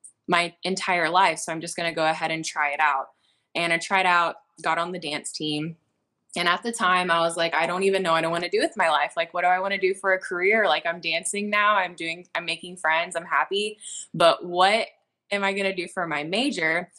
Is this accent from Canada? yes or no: yes; Victoria, British Columbia, Canada; So I went back home to live with my parents, and I'm from Victoria. So I moved back to Victoria